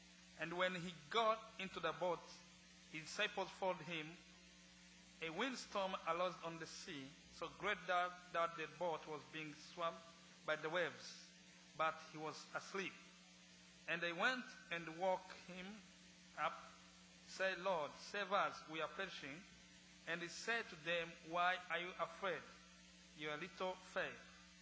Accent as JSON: {"language": "English", "country": "Rwanda", "second_language": "English", "said": "As I told you, I'm coming from Rwanda. Rwanda is a good country."}